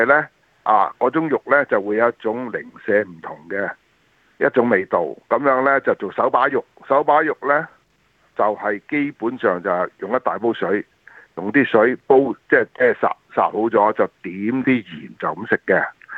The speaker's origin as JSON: {"language": "Cantonese", "region": "Shanghai", "country": "China", "said": "好似我哋上海人嘅腌竹鮮啊。"}